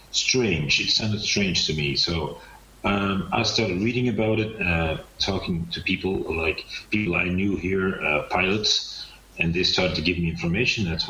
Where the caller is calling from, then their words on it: Buenos Aires, Argentina; I'm calling you from Buenos Aires, Argentina.